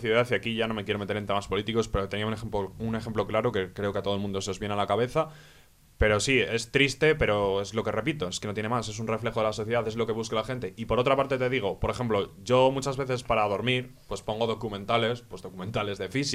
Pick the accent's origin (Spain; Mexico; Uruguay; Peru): Spain; Catalonia; primero, soy catalán